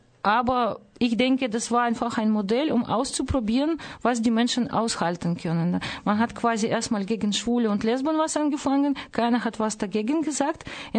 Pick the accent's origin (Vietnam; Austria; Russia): Russia; Das ist für mich als Russin eigentlich das ist aus dem Himmel